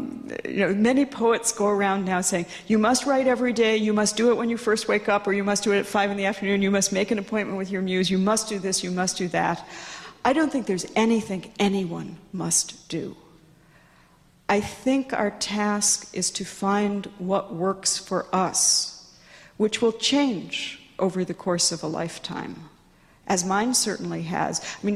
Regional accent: New York City, New York, United States; I was a child growing up in New York City reading, you know, nature poetry from Japan

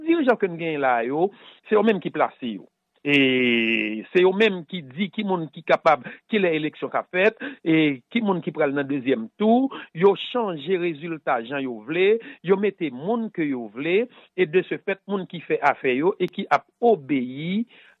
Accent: Haiti; comment que il a fait nous, en tant que haïtien

